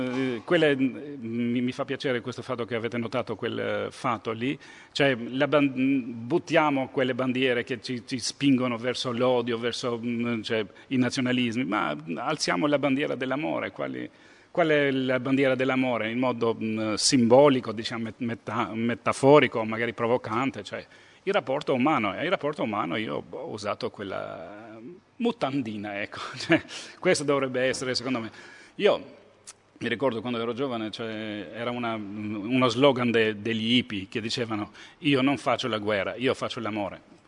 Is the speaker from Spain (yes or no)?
no; Albania; Italian is a second language; io sono un albanese